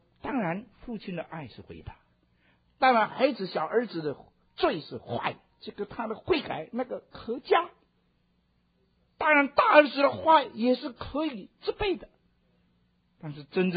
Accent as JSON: {"language": "Chinese", "region": "Fujian", "country": "China", "said": "我们过去福建很多老虎，山啊丘陵地带很多老虎"}